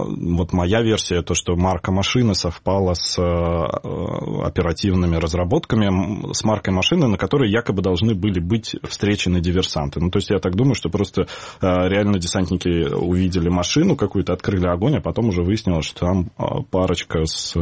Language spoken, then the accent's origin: Russian; Kyiv, Ukraine; То есть я из Киева, а коллеги из Крыма.